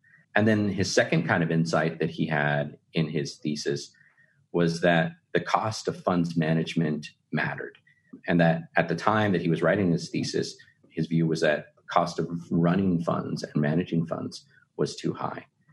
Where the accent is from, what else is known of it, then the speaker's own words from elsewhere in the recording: Texas, United States; So I really, really, really enjoy that part about being a Texan.